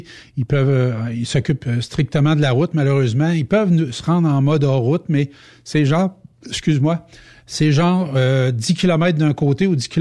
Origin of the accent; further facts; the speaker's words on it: Sacré-Cœur, Quebec, Canada; j'en ai fait quelques-uns dans mon bled là, justement au Saguenay dans le bout de Sacré-Cœur